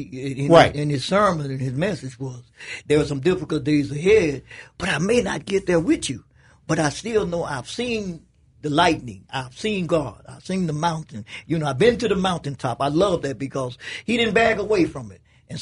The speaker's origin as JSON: {"language": "English", "town": "Memphis", "region": "Tennessee", "country": "United States", "tie": "born or raised there", "said": "because I was born and I grew up in Memphis, Tennessee."}